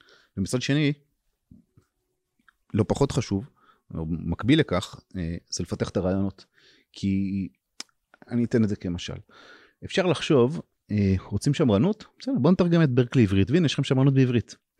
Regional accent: Ramat HaSharon, Tel Aviv District, Israel; גם אלה שאני גדלתי ברמת השרון, בתוך המסגרת הזאת

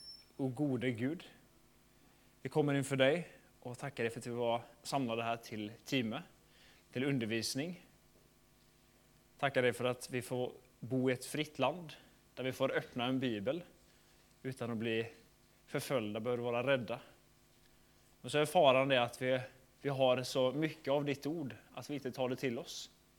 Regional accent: Sweden; Så jag är från Sverige, så det betyder att det blir en blandning, tror jag, av de här nordiska språken.

